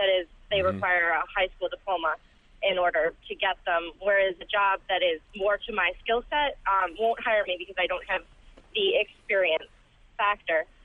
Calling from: Syracuse, New York, United States; I'm calling in from Syracuse, and I just graduated the University of Rochester this past spring and stayed in the upstate area.

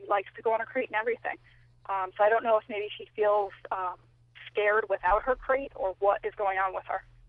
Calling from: Harrison, New York, United States; Hi. I'm calling from Harrison, New York.

